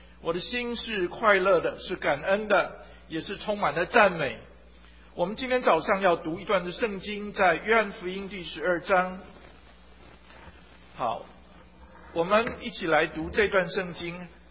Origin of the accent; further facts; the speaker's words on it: Taiwan; 我自己从小在教会里面长大，我在台湾成长，我的教会是长老的教会。到我初中的时候，我开始渴慕追求认识主。高一的时候我重生得救